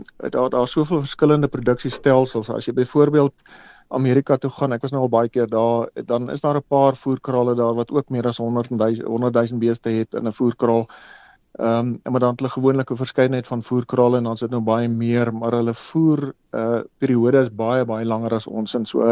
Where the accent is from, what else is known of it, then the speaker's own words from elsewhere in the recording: Stellenbosch, Western Cape, South Africa; also born or lived in Pretoria; ek is in Pretoria gebore, bietjie paar jaar hier op die Hoëveld en toe is ons familie af Stellenbosch toe. Ek het daar eintlik maar groot geword, gematrikuleer by Paul Roos Gymnasium